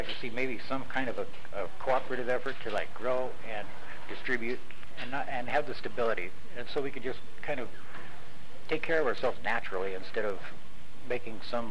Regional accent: Santa Cruz, California, United States; born there; Yeah, I was born in Santa Cruz.

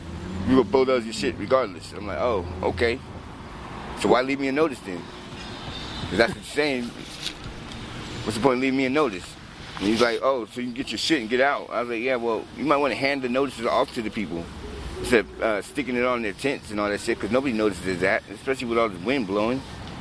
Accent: Ireland; Yeah, but I'm not African American. I'm Irish.

